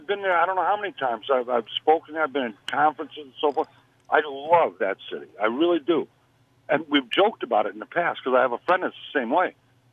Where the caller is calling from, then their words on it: Wisconsin, United States; I'm calling from Wisconsin.